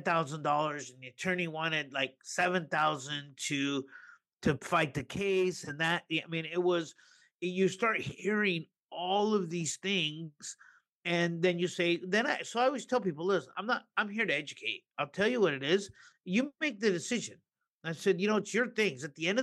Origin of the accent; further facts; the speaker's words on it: Mexico; now in Piru, United States; We're a immigrant family. We came from Mexico in 1972.